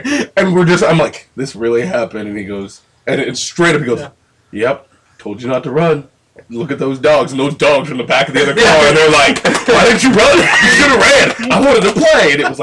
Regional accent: Spokane, Washington, United States; I'm from Spokane.

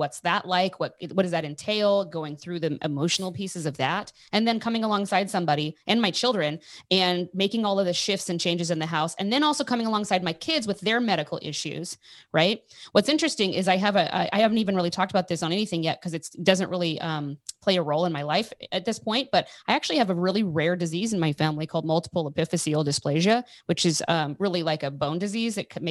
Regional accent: Oregon, United States; moved away; also born or lived in Utah / North Carolina; Originally, I'm from Oregon. And then I lived in Utah for a decade.

